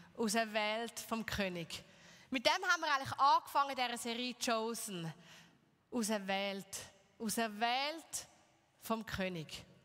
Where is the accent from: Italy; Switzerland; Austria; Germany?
Switzerland; Zurich; now in Aarau, Switzerland; für die euch nicht so gut kennt. Und ich bin zum Beispiel Zeuge davon, dass man sich auch als Zürcher gut in Aarau einleben kann und sich sehr wohlfühlen kann.